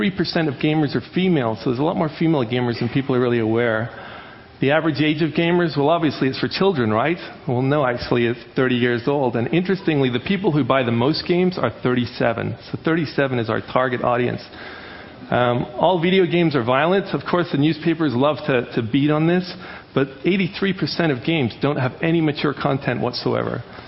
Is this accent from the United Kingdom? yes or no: yes; United Kingdom; Because I was from the United Kingdom, they thought the word ninja was a little too mean for children, so they decided to call it hero instead.